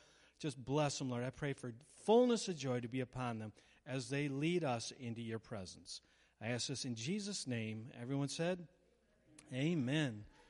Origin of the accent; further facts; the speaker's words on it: United States; I'm a Christian first, then I'm an American.